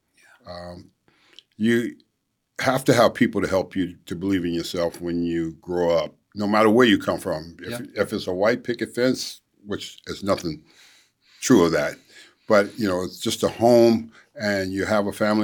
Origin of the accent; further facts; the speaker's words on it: Los Angeles, California, United States; You know, I grew up in South Central LA, and I grew up in the hood.